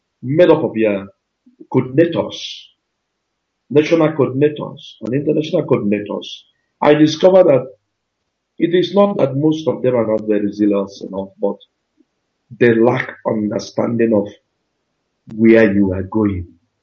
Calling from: Vicenza, Veneto, Italy; I'm based in Italy.

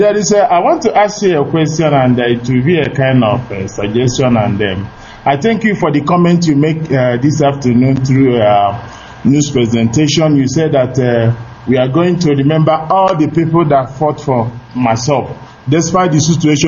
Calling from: Mexico City, Mexico; I'm calling from Mexico City.

